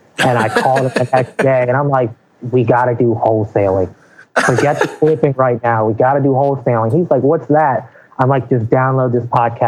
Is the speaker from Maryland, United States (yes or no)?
yes; Maryland, United States; So we're from Southern Maryland, and we attacked the St. Mary's County area at first. It's a real small, very country rural area.